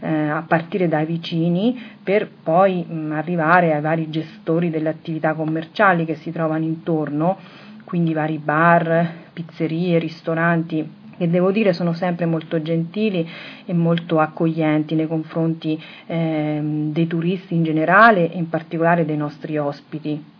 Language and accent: Italian; Todi, Umbria, Italy; born there; sono nata a Todi, una cittadina medievale situata in Umbria, dove attualmente vivo e lavoro.